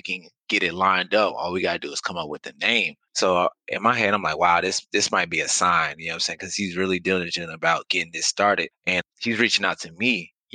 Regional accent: Queens, New York, United States; also born or lived in Enterprise, Alabama; Oh, I'm from Queens, New York, by the way, of Enterprise, Alabama.

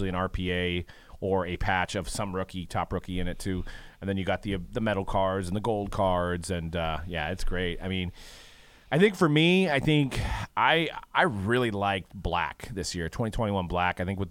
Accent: Santa Clara, California, United States; It's my born and bred. I was born in Santa Clara. Yeah. At Santa Clara High. I live in Santa Clara.

